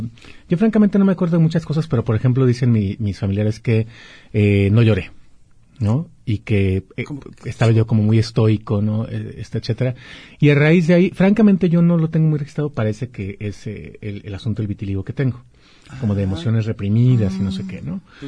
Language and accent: Spanish; Guadalajara, Jalisco, Mexico; born there; Sí, pues mira, nací aquí en Guadalajara, nací en el barrio del Retiro.